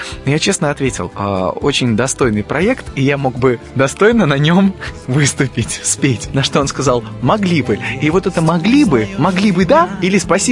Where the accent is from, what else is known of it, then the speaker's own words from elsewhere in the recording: Mogilev, Mogilev Region, Belarus; moved away as an adult; also born or lived in Minsk; now in Moscow, Russia; Я родился в Беларуси, в городе Могилеве. До 18 лет я вот рос и учился в городе Могилеве, а потом уже переехал, поступил в консерваторию в город Минск. И прожил там 12 лет. Вот, а сейчас уже около 4 лет живу в Москве.